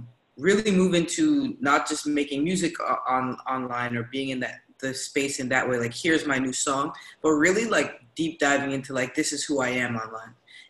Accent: Canada; I love being Canadian

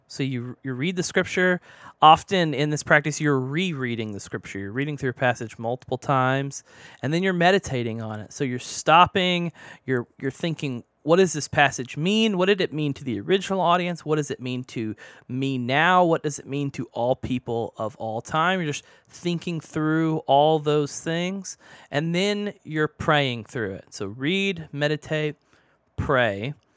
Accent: Oklahoma, United States; But we're going to say Lectio Divina because I'm from Southern Oklahoma.

